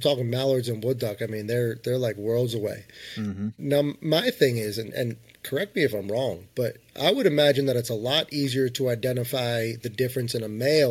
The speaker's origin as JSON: {"language": "English", "region": "New Jersey", "country": "United States", "also_born_or_lived": "New Hampshire", "lives_now": "Pennsylvania, United States", "said": "We're not from here. We're actually from northern Jersey. I've kind of been everywhere. We're from Jersey. I went to school in Pennsylvania. I lived in New Hampshire for a couple of years"}